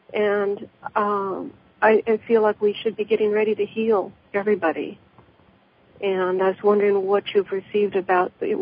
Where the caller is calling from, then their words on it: California, United States; From California.